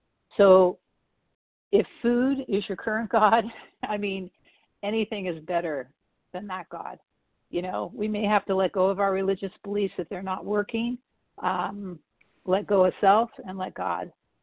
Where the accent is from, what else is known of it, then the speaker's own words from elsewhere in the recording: California, United States; Oh, I'm from California.